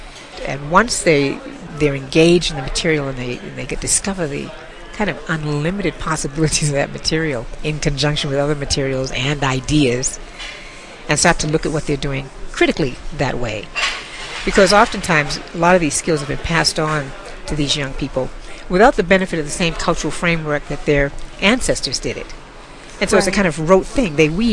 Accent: United States; also born or lived in Germany; I'm a product of the 60s. I was raised in the States here. And after the movement, I moved to Europe, where I studied in Dusseldorf at the Kunst Academy. And I came back.

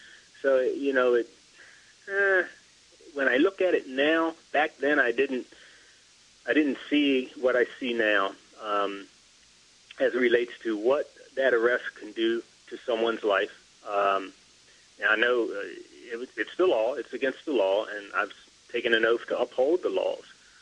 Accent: Baltimore, Maryland, United States; growing up in Baltimore, I got to see it from the perspective of living in a community

